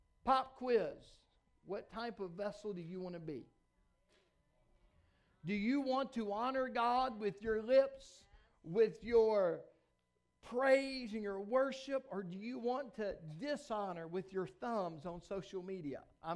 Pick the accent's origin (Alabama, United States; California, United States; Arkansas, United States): Arkansas, United States; If I can be honest with you, I'm from Arkansas.